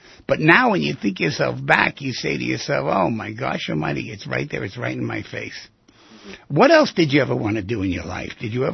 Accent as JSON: {"language": "English", "town": "New York City", "region": "New York", "country": "United States", "tie": "born or raised there", "said": "I grew up down there in the Lower East Side of Manhattan when this stuff was going on without the dancing."}